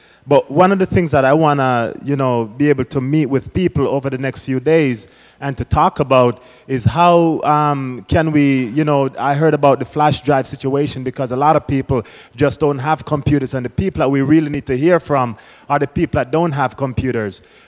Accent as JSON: {"language": "English", "country": "Jamaica", "said": "I'm here from Jamaica"}